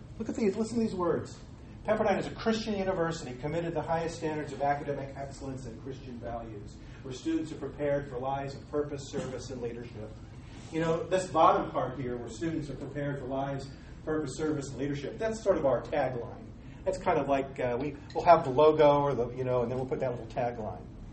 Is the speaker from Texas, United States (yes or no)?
no; Bakersfield, California, United States; being born and raised in Bakersfield